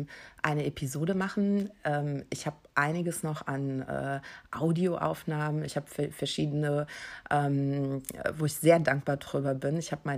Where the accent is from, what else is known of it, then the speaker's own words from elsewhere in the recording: Eifel, Germany; Ich bin zwar auf dem Land aufgewachsen, in der Eifel, war aber als Kind auf dem Land, ich wollte immer raus in die Welt. Ich habe New York geliebt, ich habe eine Zeit lang in den USA gelebt